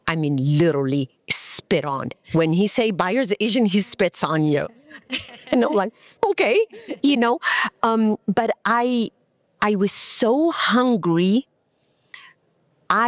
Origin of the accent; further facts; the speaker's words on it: Egypt; I am from Egypt.